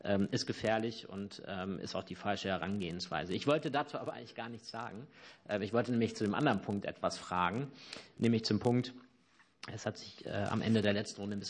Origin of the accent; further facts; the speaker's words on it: Bavaria, Germany; Auch wenn ich kein Landwirtschaftspolitiker bin, komme ich aus Bayern und bin mit vielen Landwirten da im Gespräch.